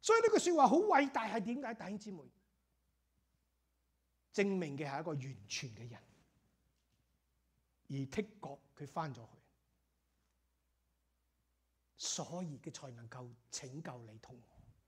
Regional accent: Malaysia; 我最多跟你说的东西都在地上，我是马来西亚来的。

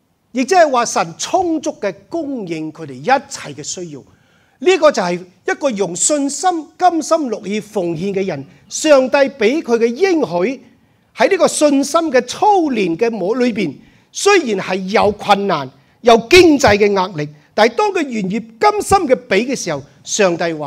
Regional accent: China; 这个善事不是我们中国人理解的善事

